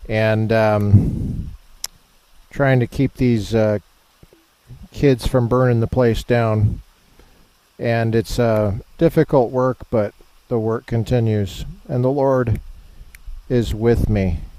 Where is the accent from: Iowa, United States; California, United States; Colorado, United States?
Colorado, United States; Littleton; it's just down the street from Clement Park, just down the street from Columbine Library in Littleton, my hometown.